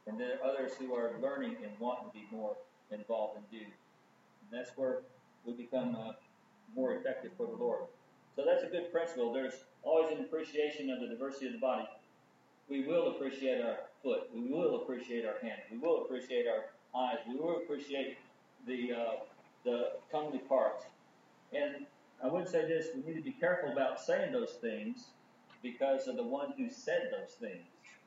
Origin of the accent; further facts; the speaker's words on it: United States; I copped it as an American. Because because I'm an American, I am oil thirsty.